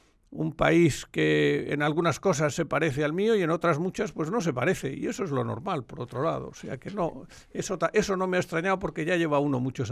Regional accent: Madrid, Community of Madrid, Spain; yo soy de Madrid, y mi trabajo es defender y proteger a todo el país y representarlo.

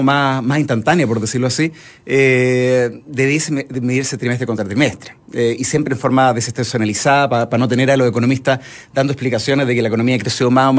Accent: Chile; Sí, no, somos todos chilenos nomás.

